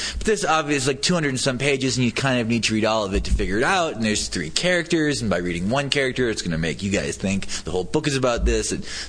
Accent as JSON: {"language": "English", "region": "North Dakota", "country": "United States", "said": "Now, perhaps coincidentally, I'm from North Dakota, from a small town in North Dakota, so people might think this is my life"}